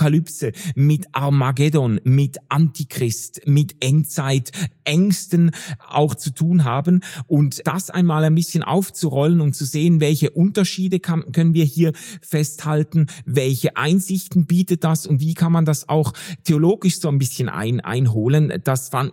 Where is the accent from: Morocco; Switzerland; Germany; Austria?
Switzerland; Schaffhausen; Ich war am Wochenende in Schaffhausen, in meiner Heimat- und Geburtsstadt